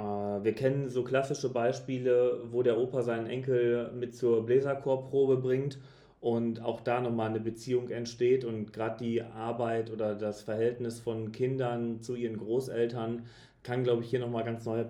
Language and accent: German; Münster, North Rhine-Westphalia, Germany; na, ich komme aus Münster